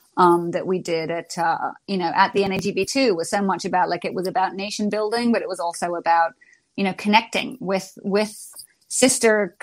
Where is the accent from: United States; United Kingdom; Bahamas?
Bahamas; But, you know, it's like, oh, we're from the Bahamas.